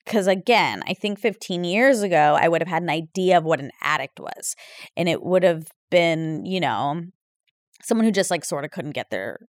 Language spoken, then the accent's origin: English; Georgia, United States; I grew up in Georgia and I love my friends and their families so much